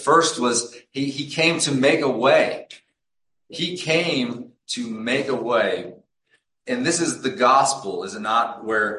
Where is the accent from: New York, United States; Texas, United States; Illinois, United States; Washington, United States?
Washington, United States; Seattle; I grew up in the Northwest in Seattle